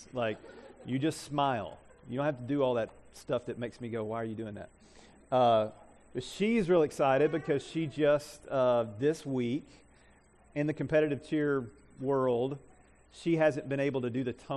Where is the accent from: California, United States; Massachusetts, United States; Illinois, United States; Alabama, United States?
Alabama, United States; I moved to small town Alabama, and I grew up in North Alabama.